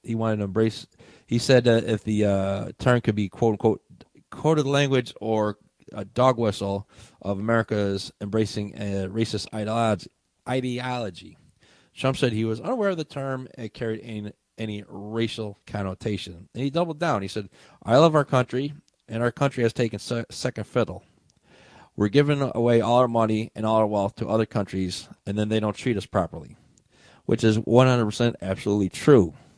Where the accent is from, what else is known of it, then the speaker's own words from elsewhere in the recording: United States; as an American, as a patriot, and as a veteran